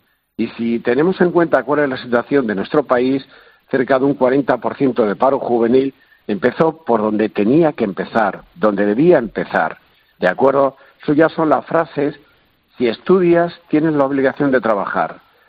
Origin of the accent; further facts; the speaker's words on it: Madrid, Community of Madrid, Spain; Para mí, como madrileño que soy, nacido en el barrio de Lavapiés y presidente, como bien ha dicho, de la Federación de Cooperativas y de la Economía Social de Madrid